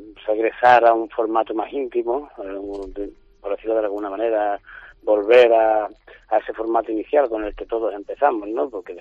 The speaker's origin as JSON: {"language": "Spanish", "town": "Málaga", "region": "Andalusia", "country": "Spain", "said": "lo presento en Málaga, en el Teatro Cervantes, una vez más tengo la oportunidad de estar en mi tierra con público amigo"}